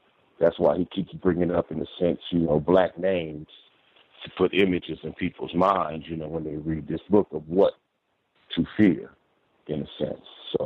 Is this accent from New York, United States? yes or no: no; Nebraska, United States; I'm from Nebraska.